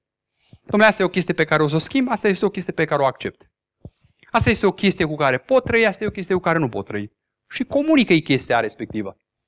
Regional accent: Romania; una dintre marile greșeli ale noastre ca oameni și ale noastre ca români.

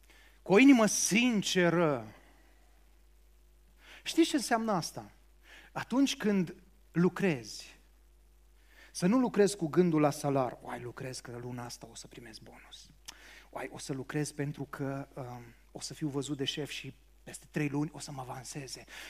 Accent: Romania

